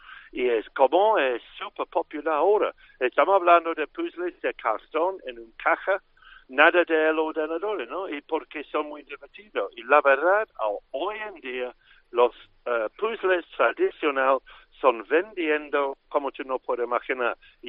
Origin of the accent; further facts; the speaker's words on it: Scotland, United Kingdom; Spanish is a second language; now in London, United Kingdom; Yo soy escocés, es decir, soy británico, pero no soy inglés.